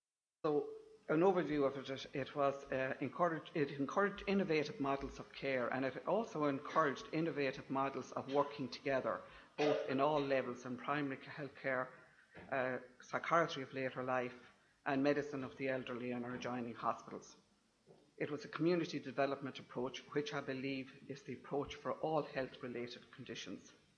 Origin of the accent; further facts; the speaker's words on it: Connacht, Ireland; I'm from Leitrim, so I still, it's my favourite spot.